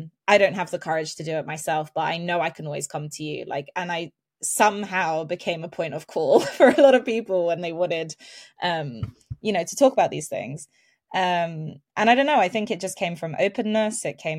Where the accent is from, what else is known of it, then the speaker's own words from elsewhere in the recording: London, United Kingdom; I'm a British citizen. I'm born and raised in London.